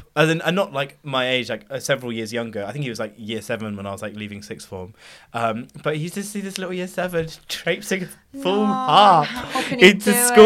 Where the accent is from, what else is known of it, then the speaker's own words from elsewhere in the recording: Bournemouth, South West England, United Kingdom; also born or lived in Salisbury; We moved to Salisbury like when I was a teenager for school. So I'd say I'm from Salisbury because there's other people from Bournemouth, whereas I can claim to be like the only Salisbury comedian.